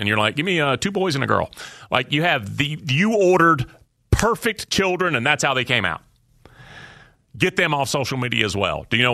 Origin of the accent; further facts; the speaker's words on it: Georgia, United States; I grew up just outside of Atlanta.